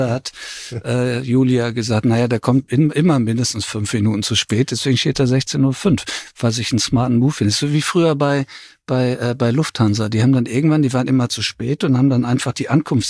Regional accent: North Rhine-Westphalia, Germany; mein Name ist ja da, wo ich groß geworden bin, in Nordrhein-Westfalen, relativ selten, also gut wie unbekannt.

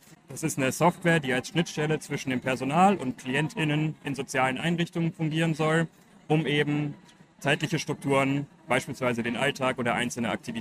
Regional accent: Duisburg, North Rhine-Westphalia, Germany; Ich bin ja auch gebürtiger Duisburger und aus dem Ruhrgebiet somit.

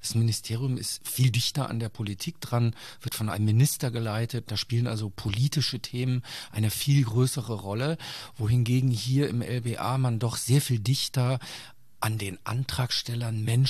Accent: Bonn, North Rhine-Westphalia, Germany; also born or lived in Montreal; now in Braunschweig, Germany; Und Bonn ist meine Heimatstadt.

